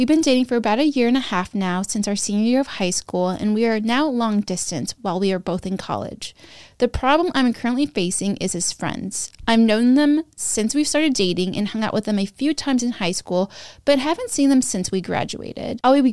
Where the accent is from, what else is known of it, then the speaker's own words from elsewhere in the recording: Sacramento, California, United States; I made us Italian cream soda because I grew up near Johnny Carino's, which is like an Italian franchise in Sacramento and probably other parts of the world.